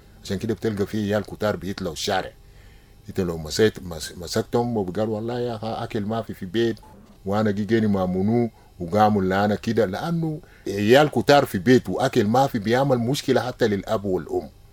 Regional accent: South Sudan; مثلا عندنا في الجنوب مجتمع بتاع النيل

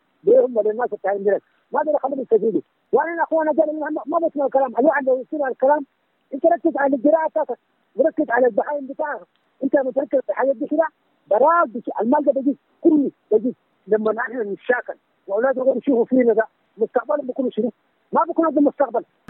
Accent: Khartoum, Sudan; أنا من الخرطوم هنا.

